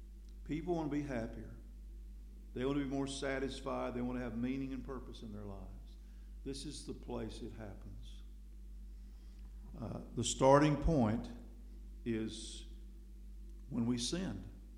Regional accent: Tryon, North Carolina, United States; I grew up in Tryon, North Carolina, and I lived all my life, I've told you this before, in view of Warrior Mountain.

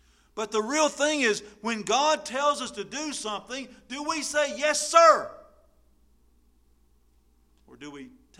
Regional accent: Tryon, North Carolina, United States; I'm from Tryon, North Carolina. I've never desired to revoke my birthplace. I mean, it's still a nice place. I'm still proud to be from there.

